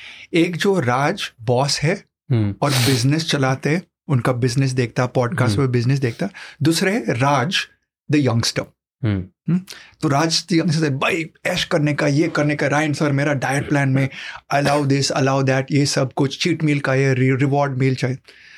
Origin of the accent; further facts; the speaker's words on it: Goa, India; अभी मैं गोवन हूँ तो हम लोग गोवन में बोलते हैं पाव वाला।